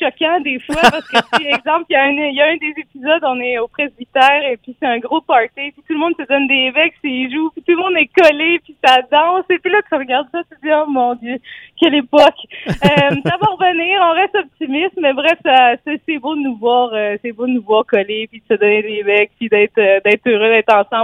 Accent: Blue Sea, Quebec, Canada; Moi, je suis native de Blue-Sea, donc je suis native d'ici.

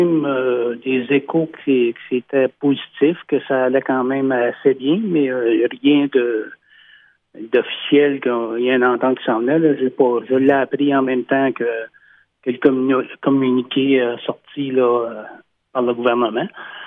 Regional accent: Maniwaki, Quebec, Canada; qu'en étant de Maniwaki, je vois un petit peu ce qui se passe.

